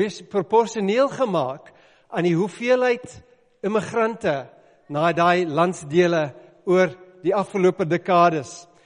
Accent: KwaZulu-Natal, South Africa; Afrikaans is a second language; Ek is 'n Engelsman uit Natal uit. Ek het daar so groot geword waar ons nie eers in ons Afrikaans lesse op skool Afrikaans gepraat het nie.

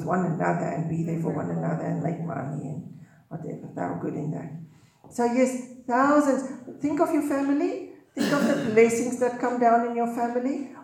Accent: South Africa; I grew up in South Africa, so I didn't know my family who lived here.

